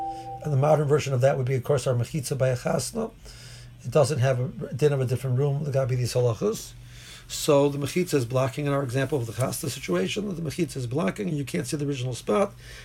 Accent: Silver Spring, Maryland, United States; so we're from Silver Spring, right?

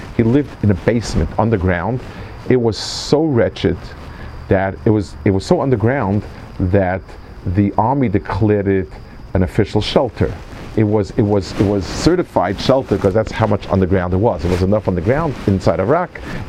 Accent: New York City, New York, United States; I mean, I grew up in New York, Manhattan, you can't be that insulated

